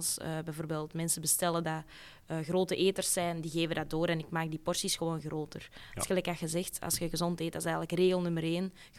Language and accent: Dutch; Beerse, Antwerp, Belgium; Ik ben van Beersen, dus daar, ik denk dat Beersen daar nog niet helemaal klaar voor is.